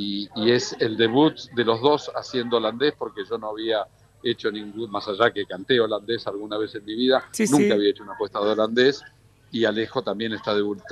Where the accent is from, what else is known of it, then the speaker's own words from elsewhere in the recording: Argentina; accent: Argentine; Entonces voy a tener que endulzar de alguna manera mi forma argentina.